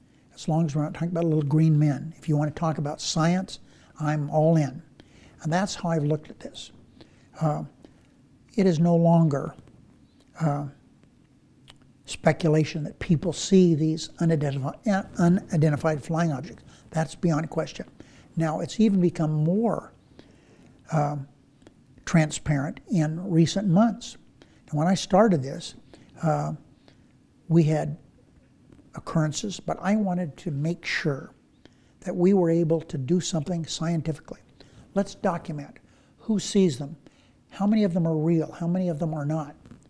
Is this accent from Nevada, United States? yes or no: yes; Searchlight, Nevada, United States; I'm from Searchlight. Searchlight gets twice as much rain as Las Vegas.